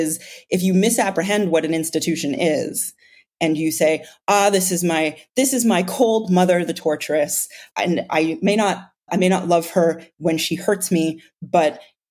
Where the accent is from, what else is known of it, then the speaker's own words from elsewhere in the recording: Canada; moved away; being Canadian